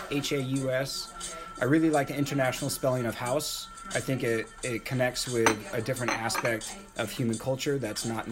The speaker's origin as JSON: {"language": "English", "town": "Corvallis", "region": "Oregon", "country": "United States", "tie": "born there", "also_born_or_lived": "Tacoma", "said": "I was born in July 1987 in Corvallis, Oregon. So I'm originally a West Coast baby. A lot of my family are from Hawaii and Oregon, so it's nice to be back in my home area."}